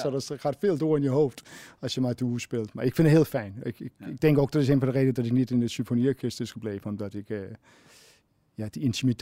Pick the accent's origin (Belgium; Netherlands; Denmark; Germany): Denmark; Copenhagen, Capital Region of Denmark; ik kom uit Kopenhagen.